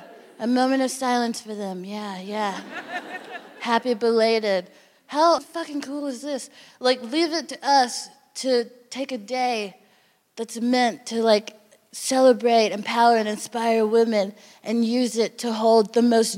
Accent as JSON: {"language": "English", "region": "Texas", "country": "United States", "said": "If you have met me, then howdy. I'm from Texas, which is gross."}